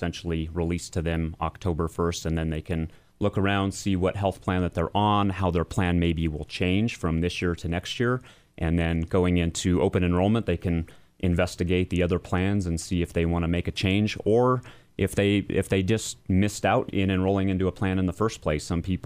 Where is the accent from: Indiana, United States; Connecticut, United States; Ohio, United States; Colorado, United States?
Colorado, United States; Trinidad; I'm from Trinidad, Colorado, which is a little small town in southern Colorado.